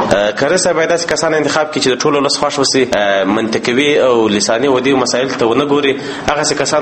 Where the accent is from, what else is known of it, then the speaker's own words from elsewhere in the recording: Farah, Afghanistan; د فراه ولایت یو تن